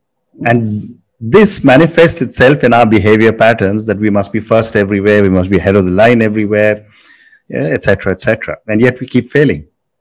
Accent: North India, India; I speak only two languages, Hindi and English, because I'm from North India.

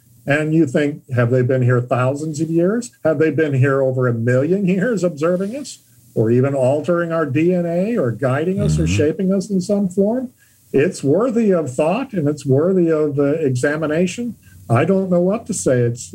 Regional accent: Cape Girardeau, Missouri, United States; I'm from Cape Girardeau, Missouri, where we had a UFO crash in 1941, a little before my time.

